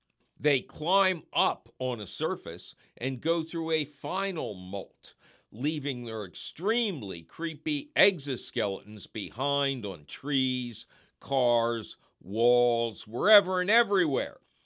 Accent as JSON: {"language": "English", "region": "Pennsylvania", "country": "United States", "tie": "born or raised there", "said": "My home state of Pennsylvania has seen some monster broods emerge over the past few centuries"}